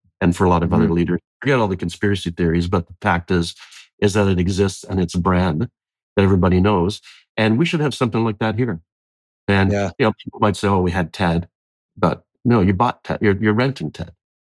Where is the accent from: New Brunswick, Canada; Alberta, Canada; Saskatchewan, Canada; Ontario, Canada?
Ontario, Canada; Toronto; also born or lived in Scotland, United Kingdom; Came from the Toronto where I grew up. Came out here and I'd never seen the ocean. I couldn't believe. I was born in Scotland, so I'd seen the ocean, but I'd never seen an ocean I'd want to swim in.